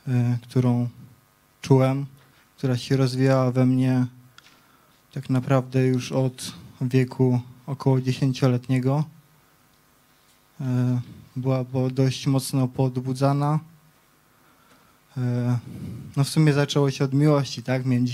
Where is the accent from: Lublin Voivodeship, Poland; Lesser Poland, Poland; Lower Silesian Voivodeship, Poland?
Lesser Poland, Poland; Wieliczka; Przyjechałem z Wieliczki. Mam 23 lata.